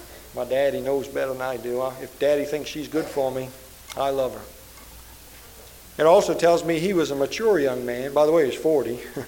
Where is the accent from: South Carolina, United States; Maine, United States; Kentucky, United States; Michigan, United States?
Maine, United States; In Maine, I grew up in Maine. I mean, out in the Stone Age.